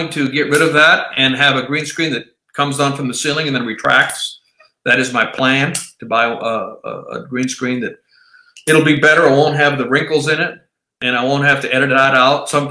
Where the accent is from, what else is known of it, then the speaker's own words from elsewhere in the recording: South Dakota, United States; he's from Minnesota, Hibbing, Minnesota, and I'm from South Dakota, so that's the next state over.